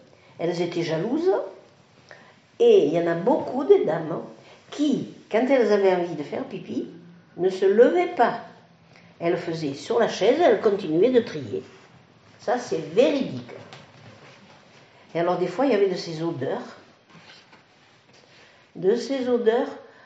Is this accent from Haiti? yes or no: no; Carpentras, Provence-Alpes-Côte d'Azur, France; born there; moi je suis née à Carpentras